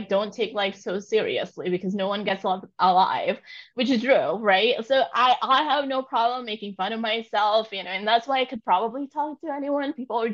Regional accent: New York, United States; But I grew up in New York and my parents absolutely love antiques.

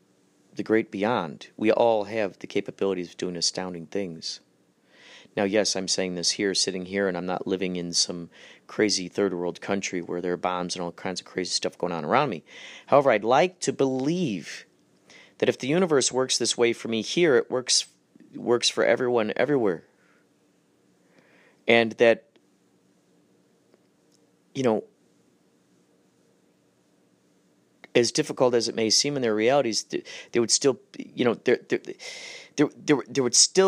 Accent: New York, United States; Yeah, I'm from New York.

